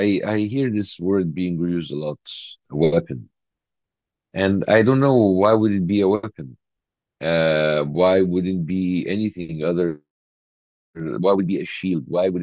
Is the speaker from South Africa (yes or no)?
no; Egypt; English is a second language; moved away as an adult; now in United States; I was born and grew and raised in Egypt until the age of 40. I only moved to America only the last 10 years. But Egypt has been my hometown, my birthplace.